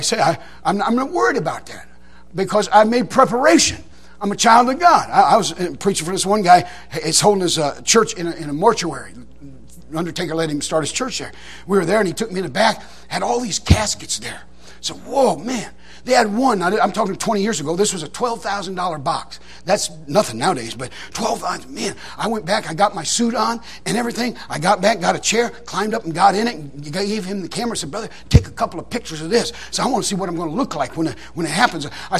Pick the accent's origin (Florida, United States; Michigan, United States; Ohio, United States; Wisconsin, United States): Michigan, United States; Detroit; I didn't know what a camp meeting was. I was from Detroit, Michigan.